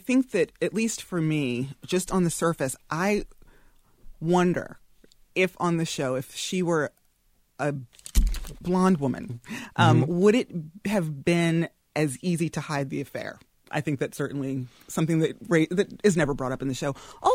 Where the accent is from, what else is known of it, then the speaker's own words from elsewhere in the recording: New Jersey, United States; As a little girl, we grew up middle class in New Jersey, and we lived in a mixed neighborhood, mixed race neighborhood